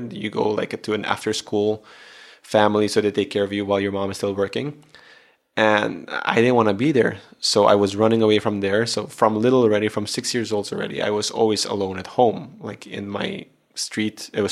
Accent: Aruba; But then again, I am from Aruba. I do have the Aruban blood in me

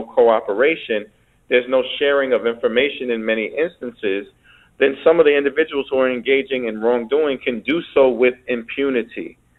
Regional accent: New York City, New York, United States; Now, I grew up in the New York City, Brian, as you know, in the late 80s and early 90s when I came of age

